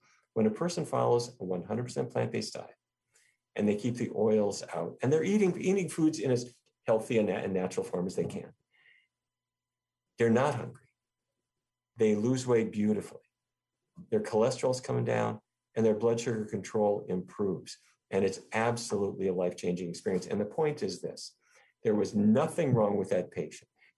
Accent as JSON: {"language": "English", "region": "North Dakota", "country": "United States", "tie": "born or raised there", "said": "In fact, I grew up in North Dakota, and my dad was the diabetes expert for Fargo."}